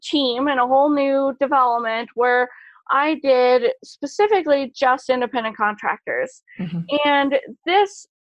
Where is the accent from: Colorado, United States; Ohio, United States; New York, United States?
Colorado, United States; Colorado Springs; And so I grew up in Colorado Springs.